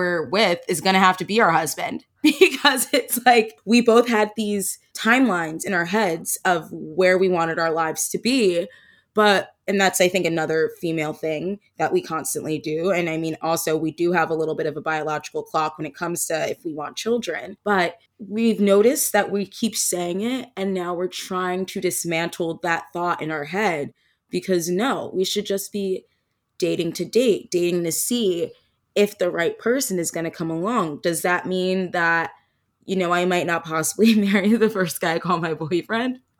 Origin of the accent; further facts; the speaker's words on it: New Jersey, United States; Granted, I'm from South Jersey. It's not like I'm down south in Alabama or something